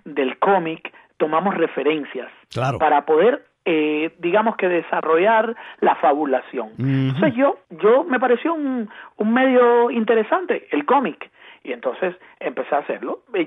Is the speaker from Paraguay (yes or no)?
no; Havana, Cuba; now in Barcelona, Spain; yo soy de La Habana. Ajá. Yo soy del Vedado.